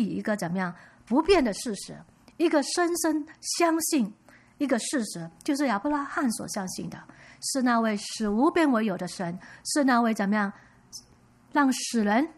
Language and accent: Chinese; Malaysia; moved away as an adult; now in Vancouver, Canada; 我们来加拿大温哥华买了第一间的房子，我们来了5年，我是马来西亚来的，来了5年。